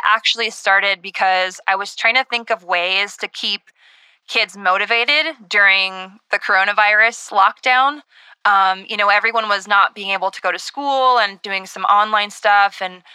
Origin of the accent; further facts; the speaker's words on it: Minnesota, United States; I won the Olympics in downhill skiing. I'm from Minnesota